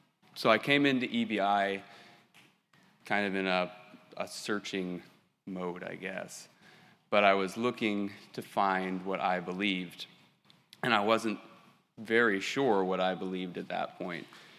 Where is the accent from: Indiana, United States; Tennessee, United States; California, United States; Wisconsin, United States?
Indiana, United States; New Paris; I'm from New Paris, Indiana.